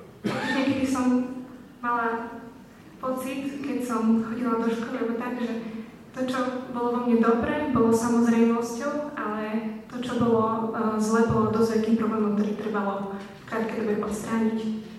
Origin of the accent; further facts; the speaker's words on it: Levoča, Prešov Region, Slovakia; now in Košice, Slovakia; ako už bolo povedané. Pochádzam z Levoče, ale už 6 rok študujem v Košiciach na stavebnej fakulte.